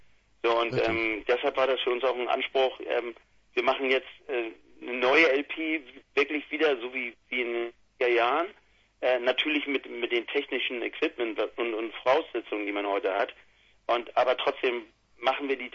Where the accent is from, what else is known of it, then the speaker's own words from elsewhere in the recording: Hamburg, Germany; Aber in Hamburg, gerade bei uns in Langenhorn, so ein Stadtteil relativ ganz im Norden von Hamburg, da gab es eine riesige Punkszene.